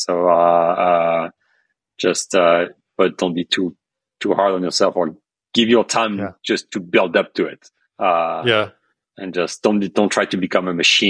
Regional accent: France; now in United States; I was born in France, so I mean I moved to America like 22 years ago, but I'm French.

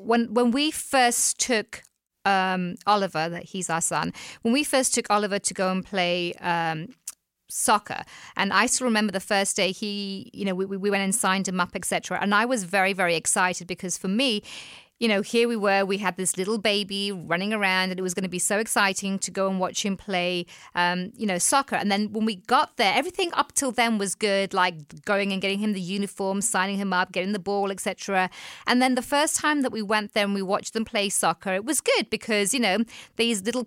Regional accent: England, United Kingdom; now in United States; I'm from England

